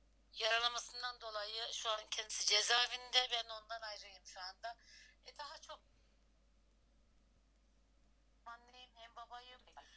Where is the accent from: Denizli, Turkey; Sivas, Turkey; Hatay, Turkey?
Sivas, Turkey; Hasbeyköy; 1974 Sivas Hasbeyköy doğumluyum. Ben 1974'te doğdum. Daha sonra köyde yaşadım 16 yaşına kadar. İlkokula başladım Hasbeyköy'de.